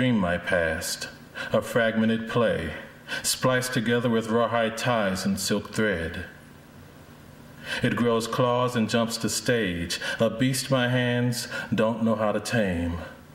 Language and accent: English; North Carolina, United States; There came a time when I realized I'd been estranged from the South. I grew up in North Carolina for about 10 years